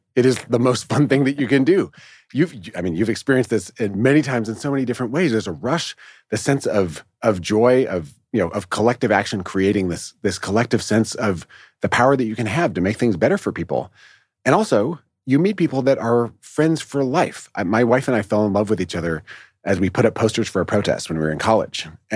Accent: Wisconsin, United States; All right. So I grew up in Wisconsin, which has this this amazing, you know, century and a half long tradition of organizing, of progressive change, and of contending with a far right wing movement.

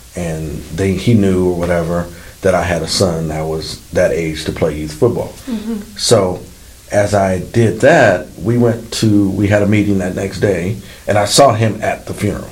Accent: Richmond, California, United States; now in Sacramento, United States; I grew up in Richmond down the road. Been here in Sacramento since 02.

